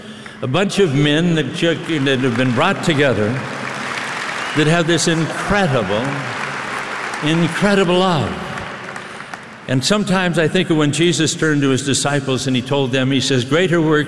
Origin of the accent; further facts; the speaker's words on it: Scotland, United Kingdom; I'm a Scotsman